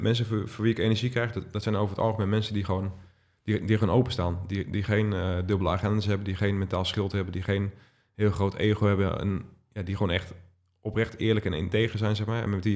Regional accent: Lisse, South Holland, Netherlands; born there; En de uitvaart was in Lisse, mijn geboortedorp, een dorp waar ik nu woon.

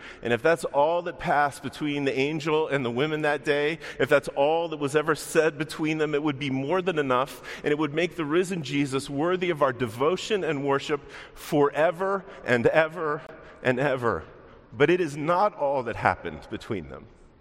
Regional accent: Baltimore, Maryland, United States; when I heard about that bridge collapse in my hometown of Baltimore

